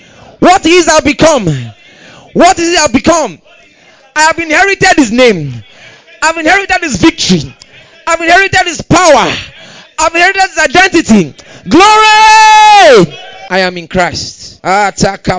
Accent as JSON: {"language": "English", "region": "Delta", "country": "Nigeria", "said": "maybe you know I was from Delta State, I'm from Isoko, all those things."}